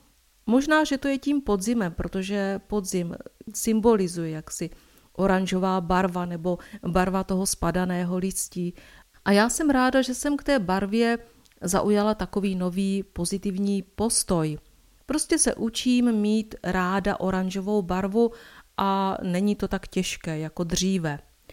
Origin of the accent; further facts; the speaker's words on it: Moravian-Silesian Region, Czechia; protože my jsme tady děvčata z Podbeskydí